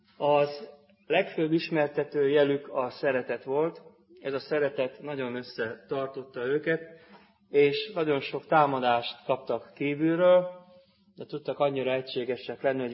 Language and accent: Hungarian; Transdanubia, Hungary; Én a Dunántúlról származom, ott élnek a szüleim mind a mai napig egy nagy községben